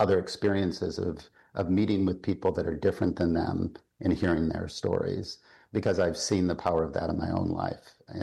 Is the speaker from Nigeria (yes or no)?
no; Midwest, United States; now in New York City, United States; I grew up in the Midwest in an extended working class family in a moment when, you know, a lot of industrial manufacturing was disappearing.